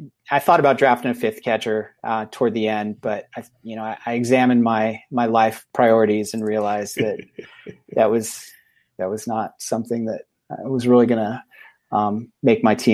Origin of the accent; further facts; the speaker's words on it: California, United States; moved away; I'm a California. I'm exiled from California.